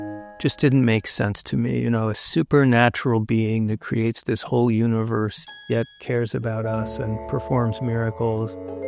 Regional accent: Phoenix, Arizona, United States; born there; I was born in Phoenix, Arizona, in 1960, at a very different time.

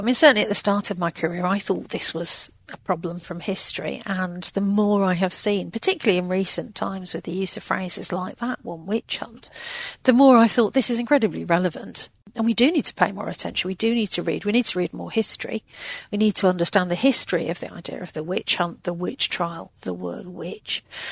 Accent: United Kingdom; You know, as a British person, I didn't really come across this.

